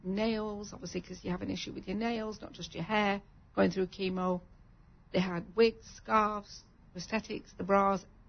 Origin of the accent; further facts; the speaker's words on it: England, United Kingdom; I actually went back to my hometown in England